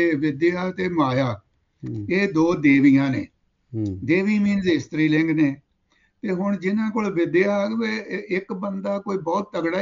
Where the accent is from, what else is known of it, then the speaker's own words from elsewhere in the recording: Suro Padda, Punjab, India; ਸਾਡੇ ਪਿੰਡ ਨਿਕਾ ਜਿਹਾ ਸੂਰੋ ਪੱਡਾ ਮਹੀਤੇ ਤੋਂ 4 ਕਿਲੋਮੀਟਰ ਅੰਮ੍ਰਿਤਸਰ ਵਾਲੀ ਸੜਕ ਦੇ ਉੱਤੇ ਆ